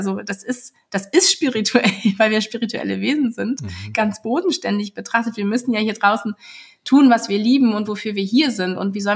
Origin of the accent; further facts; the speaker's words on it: Germany; ich als deutsche Mitbürgerin